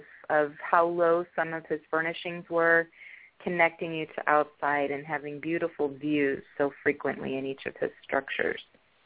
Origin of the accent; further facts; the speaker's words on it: Midwest, United States; Now, I'm originally from the Midwest.